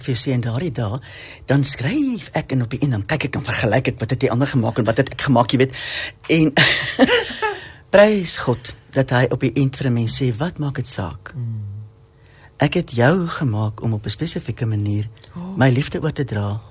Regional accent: Free State, South Africa; ek het in die Vrystaat groot geword.

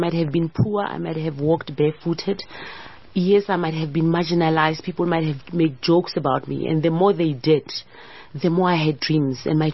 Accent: Soshanguve, Gauteng, South Africa; I'm the humble daughter of the soil. I was raised in Pretoria in Soshanguve. I come from a family of seven.

